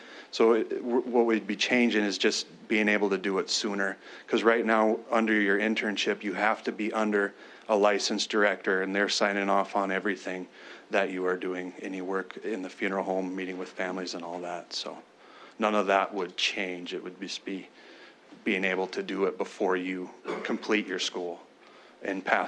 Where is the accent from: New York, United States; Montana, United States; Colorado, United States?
Montana, United States; Miles City; I come from Miles City, and we have a community college there, Miles Community College